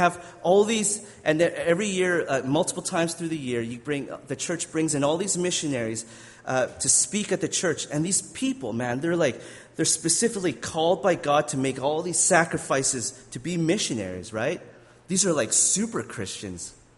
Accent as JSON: {"language": "English", "town": "Regina", "region": "Saskatchewan", "country": "Canada", "tie": "born or raised there", "said": "I grew up in Alliance Church back in Regina when I grew up."}